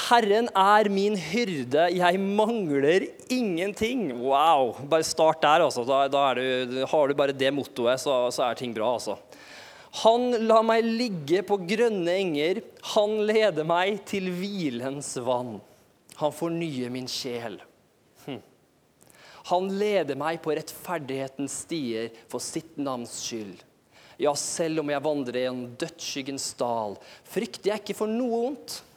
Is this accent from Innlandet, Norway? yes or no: no; Kristiansund, Møre og Romsdal, Norway; also born or lived in Sweden; jeg ble født i Sverige faktisk, vokste opp i Kristiansund